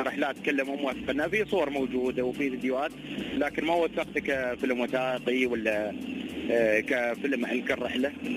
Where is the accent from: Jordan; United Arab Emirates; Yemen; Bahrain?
United Arab Emirates; أنا رحال إماراتي، بدأت رحلاتي من 1994 بالدراجة النارية